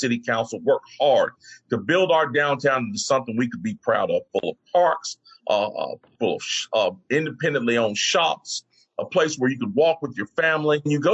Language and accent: English; Greensboro, North Carolina, United States; My hometown, Greensboro, has recently been ranked as the number 10th most dangerous city to live in the United States.